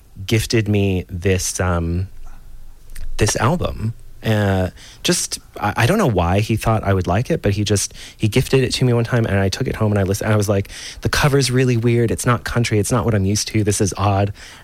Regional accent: Texas, United States; Well, growing up, I grew up in Texas, and my parents just, we always listened to country music.

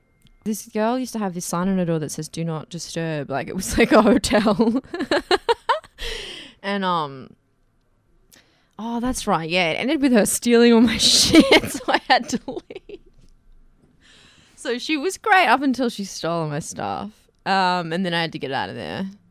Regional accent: Queensland, Australia; Then I moved straight out of home as soon as I turned 18. I moved to Brisbane. I grew up on the Sunshine Coast.

